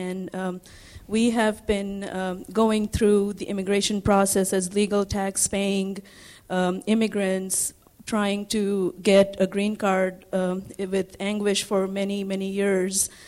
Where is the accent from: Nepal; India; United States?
India; I am originally from India.